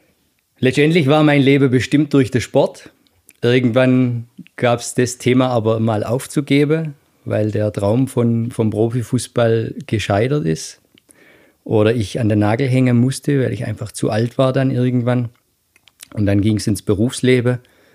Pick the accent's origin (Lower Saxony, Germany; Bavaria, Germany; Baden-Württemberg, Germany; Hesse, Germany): Baden-Württemberg, Germany; Dürrenzimmern; Ich bin in Dürrenzimmern groß geworden, bei Brackenheim.